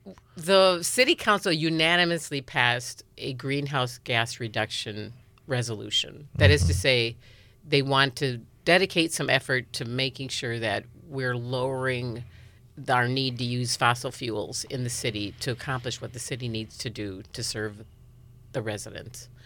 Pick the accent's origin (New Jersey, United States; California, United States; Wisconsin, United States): Wisconsin, United States; I grew up right here in Marathon County and out in the country. I was a country gal who just would rather play outside than do anything inside the house.